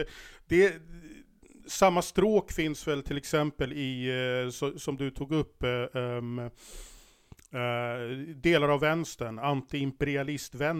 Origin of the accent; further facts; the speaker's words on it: Sweden; jag som svensk, sympatiserar med Ukraina, hoppas det går bra för Ukraina